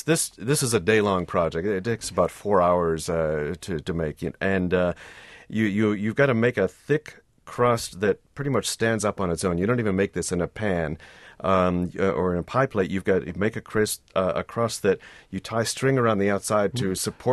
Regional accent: Massachusetts, United States; now in Wisconsin, United States; I grew up in Massachusetts. Those are all great products from where I came from

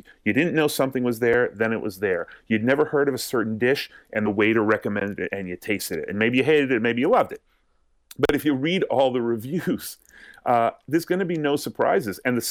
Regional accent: Massachusetts, United States; which I'm from Massachusetts, so I've certainly been on a tour like that.

